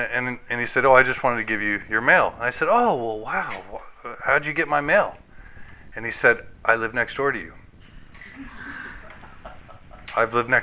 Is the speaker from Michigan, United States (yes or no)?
no; Texas, United States; Well, I grew up in Texas, and not being in a Mormon community was a huge, important part of my identity.